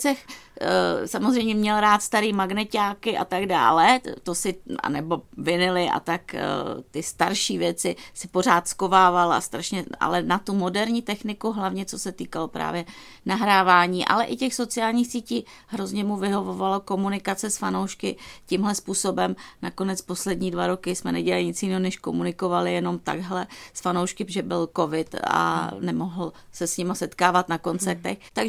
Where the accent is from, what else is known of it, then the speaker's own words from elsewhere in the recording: Prague, Czechia; protože já jsem z Prahy a takže mám takovej ten slang.